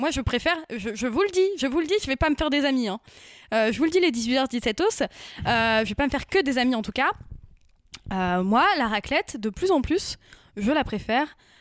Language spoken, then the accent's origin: French; Hauts-de-France, France; moi j'ai grandi en Picardie, je peux te dire que les champs de patates, j'en ai ras la casquette.